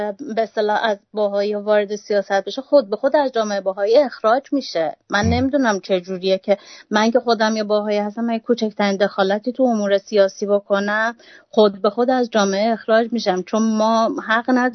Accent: Iran; در وهله اول ما ایرانی هستیم مثل تمام ایرانیای دیگه،

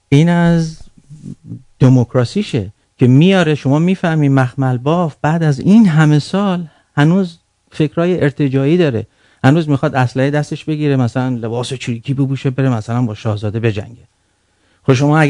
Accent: Iran; now in Canada; ایرانی هستیم و تو خاورمیانه بزرگ شدیم

